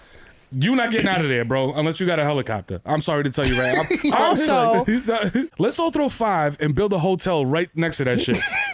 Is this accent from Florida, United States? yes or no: no; New Jersey, United States; The 2026 FIFA World Cup final will be played at MetLife Stadium right here in my home state of New Jersey.